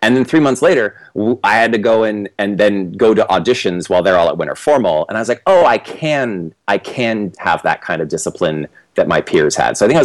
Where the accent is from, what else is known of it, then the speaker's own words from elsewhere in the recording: California, United States; because I'm from California, they do a lot.